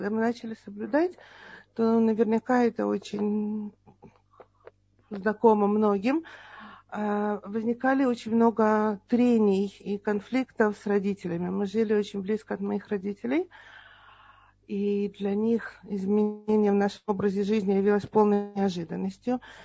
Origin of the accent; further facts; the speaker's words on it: Kharkiv, Kharkiv Oblast, Ukraine; в СССР, на Украине, мы из Харькова.